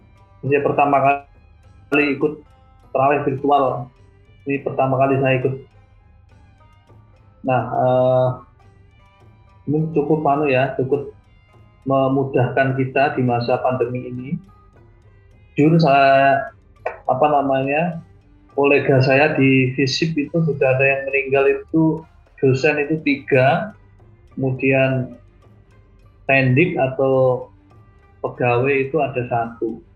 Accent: Kudus, Central Java, Indonesia; born there; Saya lahir di Kudus

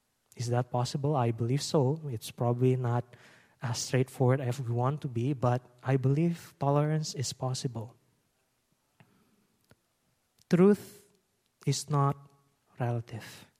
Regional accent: Indonesia; I was born and raised in Indonesia, which is obvious.

